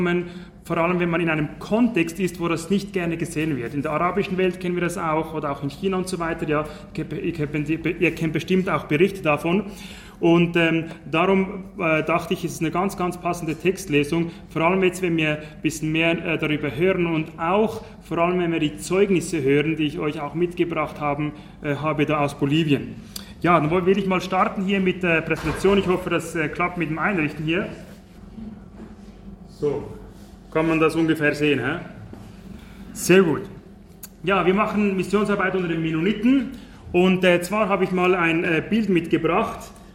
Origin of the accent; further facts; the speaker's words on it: Zurich, Switzerland; accent: Zurich German; Berndeutsch kann ich leider nicht, obwohl meine beiden Grossväter eigentlich aus Bern kommen. Aber ich bin in Zürich aufgewachsen. Und darum ich hoffe ich, es ist auch in Ordnung, wenn ich Zürichdeutsch rede.